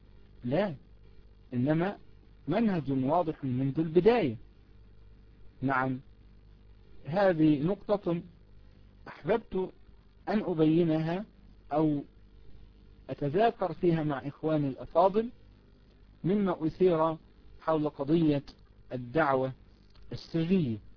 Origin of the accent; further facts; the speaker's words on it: Egypt; هي الأحداث التي حدثت عندنا في مصر